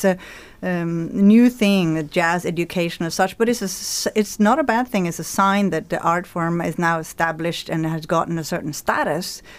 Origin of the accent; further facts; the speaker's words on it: Oslo, Norway; moved away; also born or lived in London / Glasgow / Toronto / Anchorage; I come from Oslo, Norway, and then I lived in London. Mm-hmm. And after that, I moved to Glasgow. And then I went to Toronto